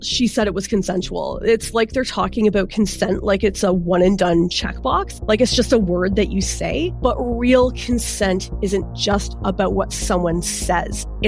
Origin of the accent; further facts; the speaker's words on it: Canada; Because we are Canadian